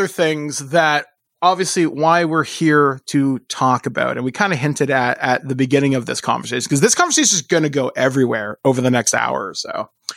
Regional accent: Ontario, Canada; Anyway, I grew up in Hicksville, Ontario.

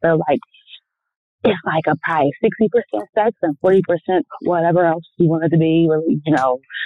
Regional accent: Philadelphia, Pennsylvania, United States; I'm from Philly, so I'm going to keep this short next week.

